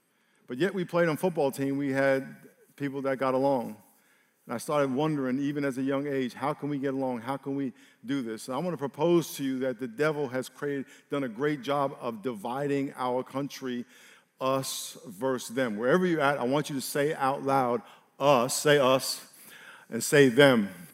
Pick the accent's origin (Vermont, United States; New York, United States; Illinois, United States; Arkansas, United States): New York, United States; A little background. I grew up in New York. I have a white grandmother, She's passed. She married a black man from Jamaica.